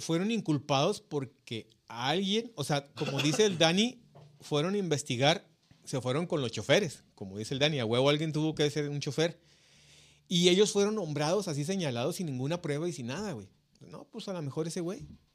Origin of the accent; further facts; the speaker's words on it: Ciudad Juárez, Chihuahua, Mexico; Sí, pues todos los que somos de Juárez, yo creo que si no trabajamos en la maquila